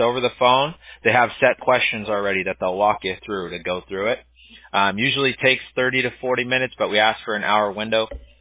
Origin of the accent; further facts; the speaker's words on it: Newport Beach, California, United States; I'm from California, so. Unfortunately, my state's gone to crap.